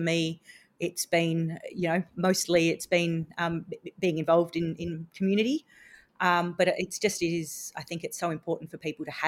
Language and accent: English; Maddington, Western Australia, Australia; But no, I grew up in Maddington, in the foothills. I was, for the first 12 years of my life, with my mum, we were in Holmes West housing.